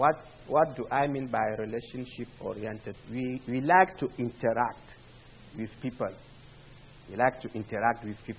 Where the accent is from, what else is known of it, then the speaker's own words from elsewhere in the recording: Cameroon; first language Eton; English is a second language; My native language is Eton, and I know Ewondo, and I can also understand Bulu.